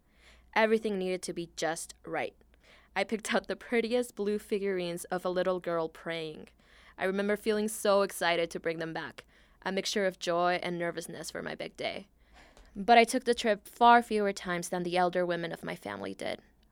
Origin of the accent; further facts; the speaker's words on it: Tijuana, Baja California, Mexico; moved away as an adult; I grew up in Tijuana, but had been coming to LA since I was a little kid. My family's business was a bridal shop, and our main source of supplies was downtown LA's garment district.